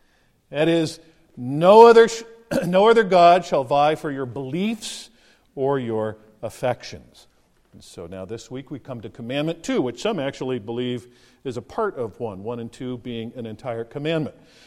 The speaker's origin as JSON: {"language": "English", "town": "Los Angeles", "region": "California", "country": "United States", "tie": "born or raised there", "said": "I grew up in Los Angeles, and I was a devoted fan of the NFL Rams."}